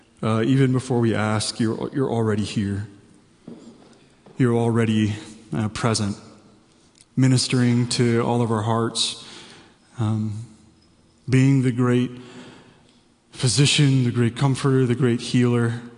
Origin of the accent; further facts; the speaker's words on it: St. Louis, Missouri, United States; I grew up in St. Louis, so it was just kind of across the state to the inner city part of Kansas City.